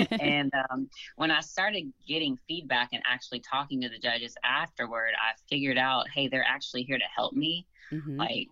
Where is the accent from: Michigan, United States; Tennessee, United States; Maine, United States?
Tennessee, United States; Nashville; a pro bikini show here in Nashville, Tennessee